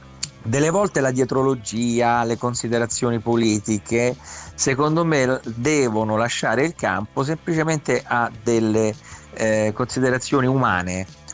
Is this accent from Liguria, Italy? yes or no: no; Rome, Lazio, Italy; essendo romano sette generazioni.